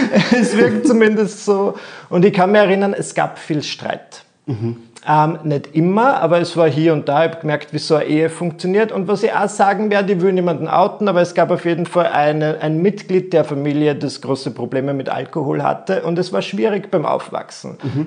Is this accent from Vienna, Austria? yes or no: no; Mühlendorf, Burgenland, Austria; ich bin aufgewachsen in Mühlendorf im Burgenland, okay, als jüngstes von drei Kindern mit zwei Eltern.